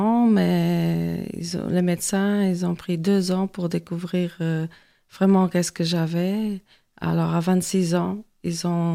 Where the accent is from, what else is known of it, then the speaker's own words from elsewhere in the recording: Portugal; French is a second language; je suis professeure de portugais parce que je suis portugaise. Je suis aussi diplômée en art plastique, mais au Portugal.